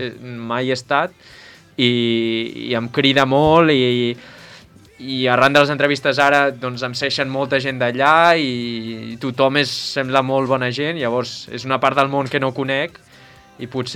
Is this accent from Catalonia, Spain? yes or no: yes; Catalonia, Spain; I a més que sempre Sant Feliu és el meu poble, tot i que hi he pujat poc últimament